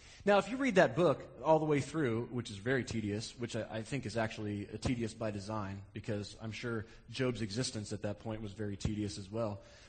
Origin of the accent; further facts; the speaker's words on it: Wasilla, Alaska, United States; It starts in my hometown of Wasilla.